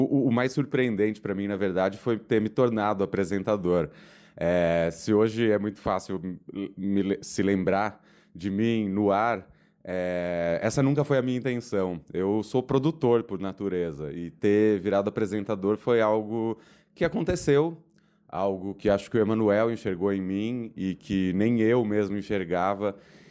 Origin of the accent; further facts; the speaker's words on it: Bragança Paulista, São Paulo, Brazil; now in São Paulo, Brazil; lá em 2002, quando eu vim de Bragança Paulista para São Paulo para fazer faculdade de rádio e TV